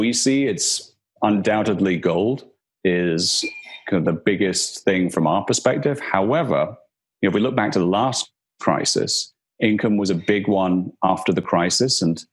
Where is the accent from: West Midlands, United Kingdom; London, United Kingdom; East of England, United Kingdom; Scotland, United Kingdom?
Scotland, United Kingdom; Aberdeen; so I'm from Scotland and I'm from a city on the northeast coast of Scotland called Aberdeen. And I grew up there.